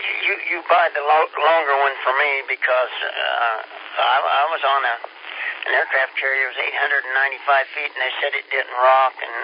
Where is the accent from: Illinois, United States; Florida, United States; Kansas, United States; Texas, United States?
Kansas, United States; But, you know, I'm from Kansas.